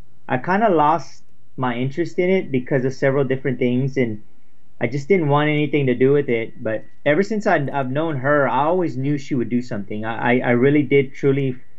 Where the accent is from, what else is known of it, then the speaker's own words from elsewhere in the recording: Texas, United States; No. I mean, I was born and raised in Texas.